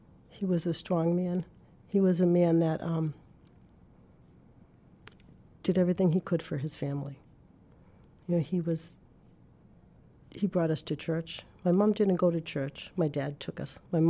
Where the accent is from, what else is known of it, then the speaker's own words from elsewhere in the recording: Newton, Massachusetts, United States; now in Natick, United States; I grew up in Newton, Mass. My husband and I were married. We stayed in Newton for a short time, lived in Framingham for a short time, and now we're in Natick, Massachusetts.